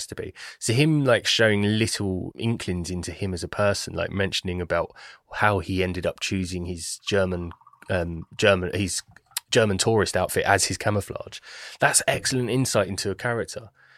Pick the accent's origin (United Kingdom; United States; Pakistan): United Kingdom; I hate being British.